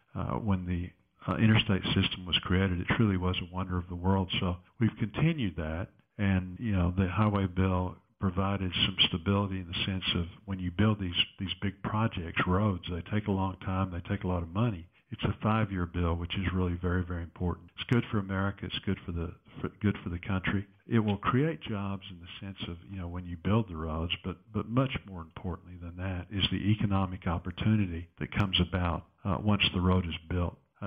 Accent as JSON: {"language": "English", "town": "Fort Smith", "region": "Arkansas", "country": "United States", "tie": "born or raised there", "said": "I grew up in Fort Smith, and so we'll be in Fort Smith for a little bit of the day and then back in northwest Arkansas for the evening."}